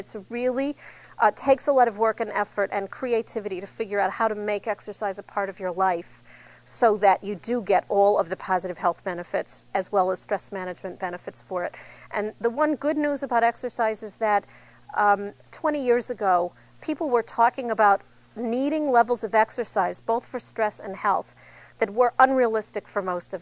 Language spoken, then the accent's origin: English; New York, United States; But I'm from New York. There are things one does not do in New York, like you do not go to the bank on lunch hour.